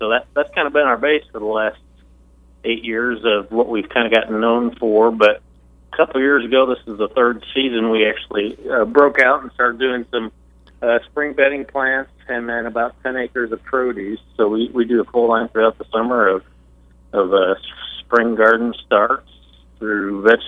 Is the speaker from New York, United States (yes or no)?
no; Illinois, United States; I'm from Northern Illinois, and I came down to Parkland and got a 2-year degree in agribusiness